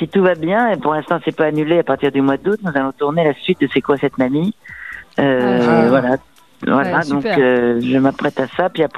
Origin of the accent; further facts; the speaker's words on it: Roubaix, Hauts-de-France, France; also born or lived in Tourcoing; Je suis né à Roubaix, j'ai vécu à Tourcoing, mais j'avais un père qui parlait comme ça, parce que, et ma mère, qui était parisienne, m'a interdisait de parler comme ça.